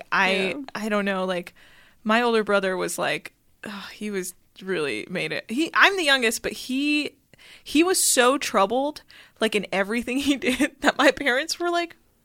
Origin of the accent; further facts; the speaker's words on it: California, United States; because I grew up in the Bay Area and I was the only, like, Iranian girl, like, in my age at my school